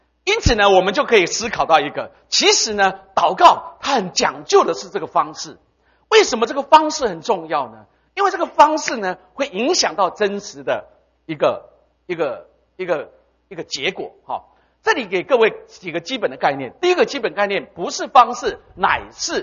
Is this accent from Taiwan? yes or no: yes; Taiwan; 我是远从台湾来的，这个花特别要献给在这里啊。